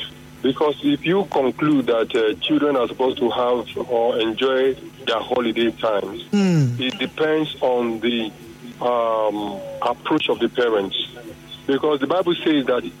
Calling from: Port Harcourt, Rivers, Nigeria; I'm calling from Port Harcourt.

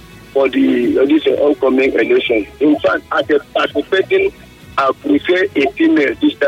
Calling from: Eleme, Rivers, Nigeria; I'm calling from Eleme.

